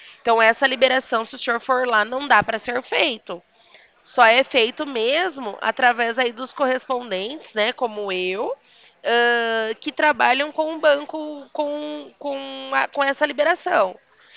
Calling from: Limeira, São Paulo, Brazil; Eu falo com o senhor aqui da cidade de Limeira. Sou interior de São Paulo.

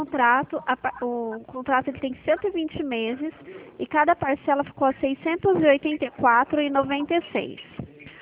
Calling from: São José dos Campos, São Paulo, Brazil; Hoje eu falo da cidade de São José dos Campos, mas é porque é uma central, entendeu?

